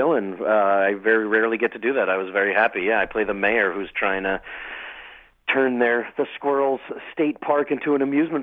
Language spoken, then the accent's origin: English; New York, United States; now in Los Angeles, United States; Yeah, I grew up in New York. I've been here only like about a week or so